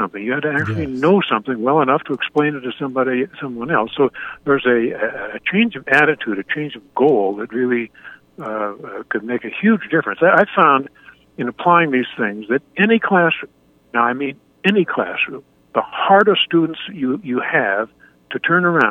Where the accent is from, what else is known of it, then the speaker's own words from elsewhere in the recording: Juneau, Alaska, United States; just trying to help teenagers in my hometown in Juneau, Alaska.